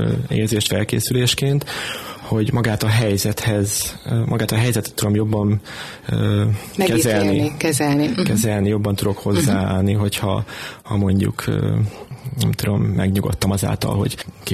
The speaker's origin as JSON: {"language": "Hungarian", "town": "Kiskunhalas", "region": "Bács-Kiskun", "country": "Hungary", "tie": "born or raised there", "said": "Tehát akkor a kezdetektől Kiskunhalason születtem, és jártam általános és középiskolába."}